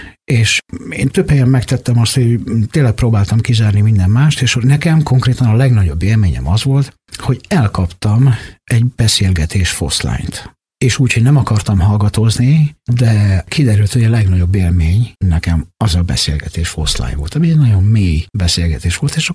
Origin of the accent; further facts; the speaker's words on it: Budapest, Hungary; mi, akik mondjuk budapestiek vagyunk